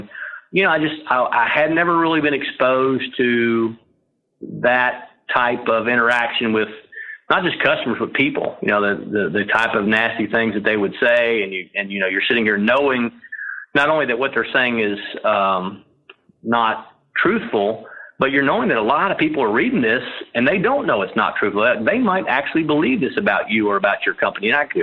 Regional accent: Kentucky, United States; You know, I grew up in Kentucky and, you know, was a farm boy and more of a common sense guy.

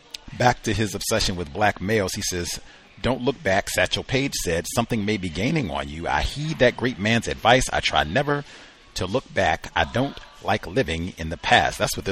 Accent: New York, United States; when I was growing up in Harlem or New York

